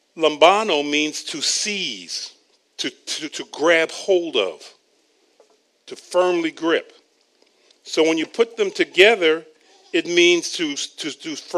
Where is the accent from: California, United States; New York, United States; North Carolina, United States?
New York, United States; Queens; Yes, I'm tall, I'm black. I grew up in Queens, New York.